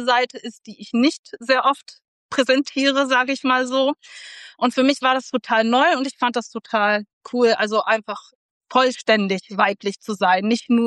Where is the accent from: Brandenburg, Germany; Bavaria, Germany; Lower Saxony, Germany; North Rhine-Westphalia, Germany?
North Rhine-Westphalia, Germany; ich komme aus NRW.